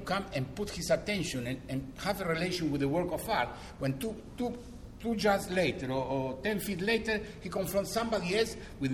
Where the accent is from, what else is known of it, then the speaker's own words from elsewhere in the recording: Argentina; I'm from Argentina, and I know Bolivia, and I know Peru, I have been teaching all over Latin America.